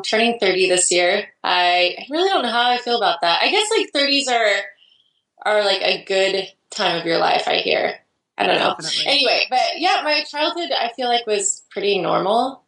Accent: Idaho, United States; now in Portland, United States; No, I grew up in Idaho, actually. And I moved away from Idaho, which is a one state over

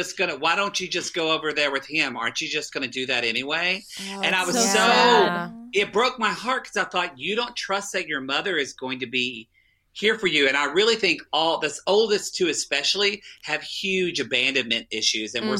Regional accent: Oklahoma, United States; I'm from Oklahoma, so I don't know.

